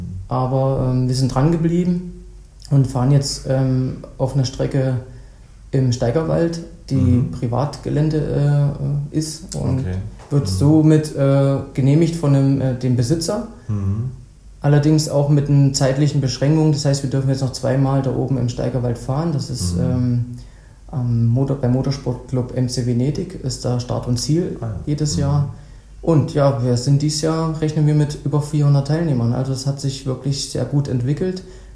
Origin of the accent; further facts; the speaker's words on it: Vacha, Thuringia, Germany; Genau, also ich bin in Facha groß geworden.